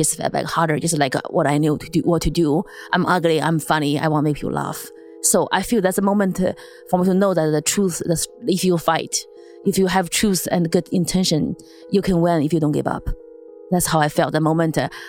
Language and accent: English; China; English is a second language; now in United States; Mine is about being Asian growing up in China and coming here as immigrant.